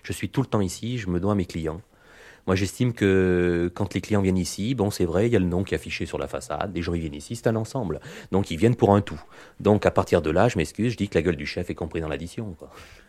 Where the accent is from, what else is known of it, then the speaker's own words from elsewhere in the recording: Auvergne-Rhône-Alpes, France; puisque je vous ai dit que j'étais de l'Auvergne.